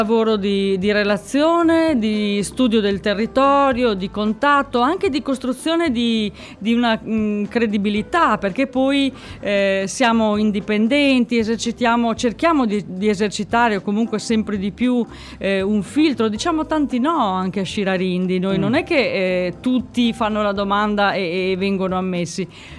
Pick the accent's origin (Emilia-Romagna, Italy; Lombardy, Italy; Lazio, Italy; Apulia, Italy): Emilia-Romagna, Italy; Ferrara; now in Sardinia, Italy; Sono ferrarese e sarda per scelta